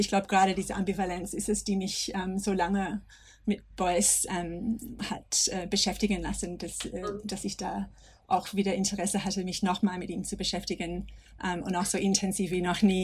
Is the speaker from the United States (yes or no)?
no; Australia; moved away as an adult; now in Germany; ich komme aus Australien